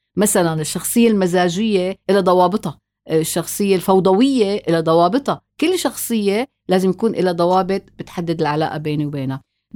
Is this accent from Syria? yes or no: yes; Syria; أوكي أنا سوري،